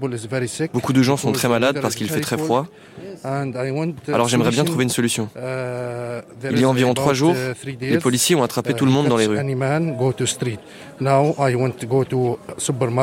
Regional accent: Syria; moved away as an adult; now in Calais, France; Je viens de Syrie. J'ai quitté mon pays et je suis venu ici à Calais.

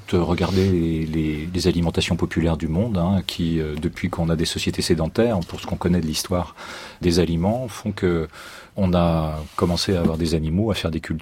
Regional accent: Pays de la Loire, France; Alors moi, je viens de Vendée, et une grande spécialité de la Vendée, c'est de tartiner.

